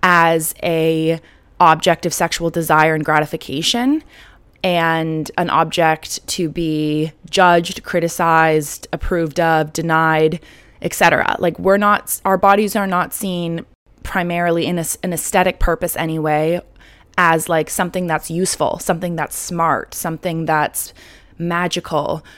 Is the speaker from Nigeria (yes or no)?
no; Canada; you can tell I'm Canadian.